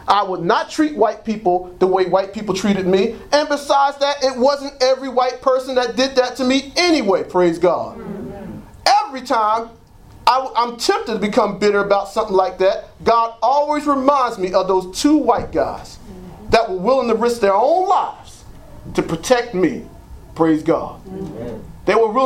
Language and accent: English; Trenton, New Jersey, United States; I'm from Trenton, but I ain't a fool.